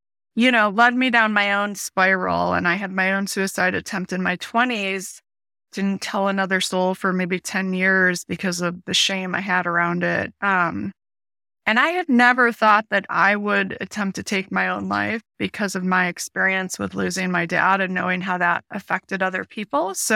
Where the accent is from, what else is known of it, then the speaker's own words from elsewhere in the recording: Chicago, Illinois, United States; So I grew up in Chicago, and when I was 18, I lost my dad to suicide.